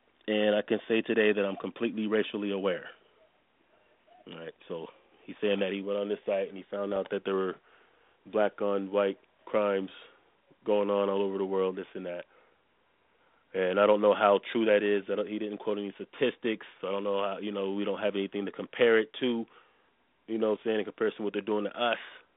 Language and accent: English; United States; As an American, we are taught to accept living in a melting pot